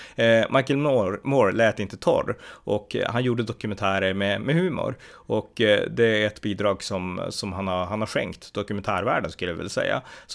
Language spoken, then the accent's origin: Swedish; Sweden; Nu är jag uppväxt i Sverige visserligen